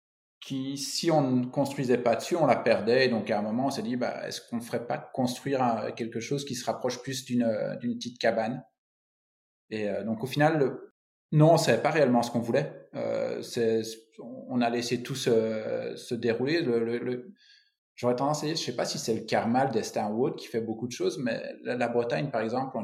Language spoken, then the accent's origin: French; Belgium; je suis belge, on a de l'hiver, on a de la pluie, on supporte pas les grosses chaleurs, enfin la plupart des Belges ne les supportent pas